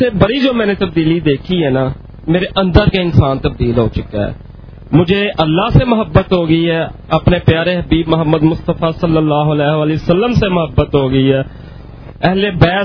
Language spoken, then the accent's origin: Urdu; Gujranwala, Punjab, Pakistan; میں گوجرانوالہ سے ہوں